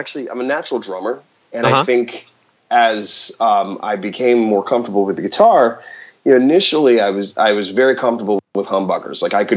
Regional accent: New Jersey, United States; I live in central New Jersey. A lot of people in my area say I'm from New York, but I like to rep Jersey.

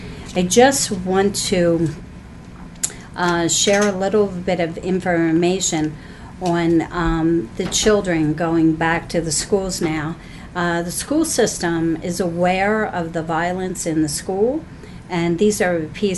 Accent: Pennsylvania, United States; William's from Virginia and I'm from Pennsylvania, and we're here in Michigan

